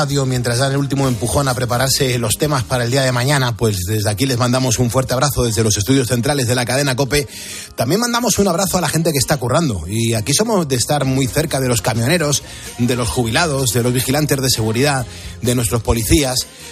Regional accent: Madrid, Community of Madrid, Spain; yo soy de Madrid.

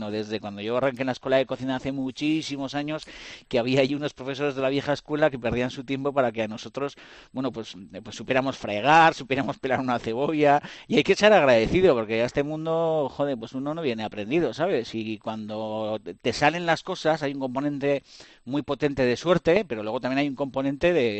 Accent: Basque Country, Spain; Que es verdad que yo soy vasco porque soy guipuzcoano y nacido aquí, ¿no?

